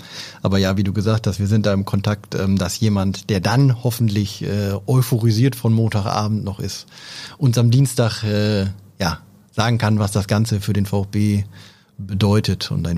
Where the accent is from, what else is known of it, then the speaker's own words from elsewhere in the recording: Oldenburg, Lower Saxony, Germany; ich bin Oldenburger